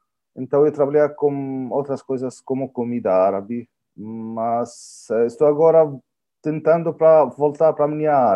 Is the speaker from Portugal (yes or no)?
no; Palestine; Portuguese is a second language; now in Brazil; Eu sou do Palestina.